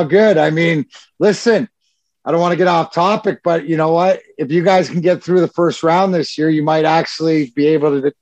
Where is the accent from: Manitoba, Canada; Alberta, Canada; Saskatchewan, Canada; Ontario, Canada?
Ontario, Canada; Leamington; I grew up in Leamington